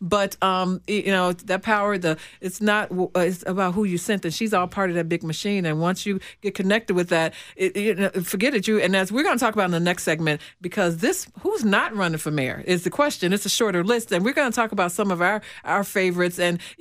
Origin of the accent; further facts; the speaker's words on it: Illinois, United States; We're from Illinois. You're trying to tell me we're from Chicago